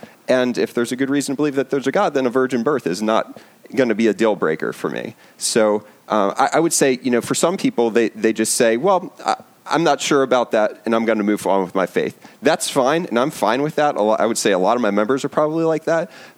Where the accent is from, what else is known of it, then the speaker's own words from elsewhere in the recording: Maryland, United States; now in Catonsville, United States; So I grew up in Howard County.